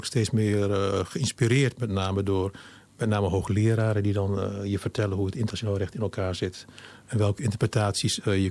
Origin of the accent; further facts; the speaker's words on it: Meppel, Drenthe, Netherlands; Ik ben namelijk opgegroeid in Meppel. Mm-hmm. Meppel is Drenthe, vlakbij Hogeveen, vlakbij Assen.